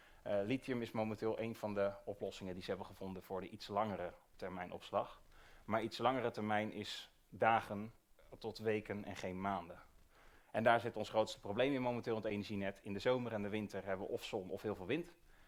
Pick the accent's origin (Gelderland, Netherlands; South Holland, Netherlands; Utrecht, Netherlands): Utrecht, Netherlands; Ik kom zelf uit Utrecht.